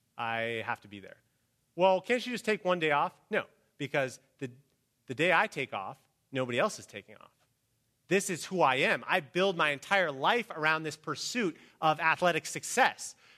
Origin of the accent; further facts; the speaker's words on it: Midwest, United States; I knew lots of farmers growing up in the Midwest